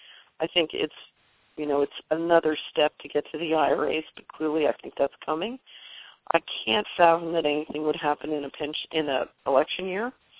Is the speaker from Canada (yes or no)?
yes; Canada; I'm a Canadian. I've long felt that we exist as a country in name only.